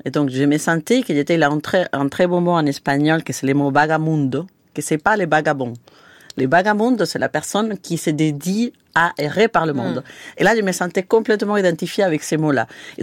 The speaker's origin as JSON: {"language": "French", "country": "Venezuela", "moved": "as an adult", "said": "j'ai quitté le Venezuela en 2003. Il avait déjà une situation assez tendue dans le pays, la situation politique. Mais j'ai quitté le pays pour continuer mes études et pour partir dans le monde."}